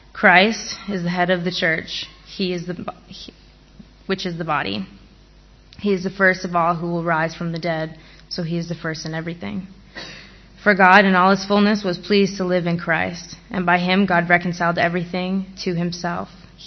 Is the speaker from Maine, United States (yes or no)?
yes; Maine, United States; I am not from 20 minutes outside of Los Angeles. I'm from Maine, which, fun fact, is the only state that's a one-syllable word.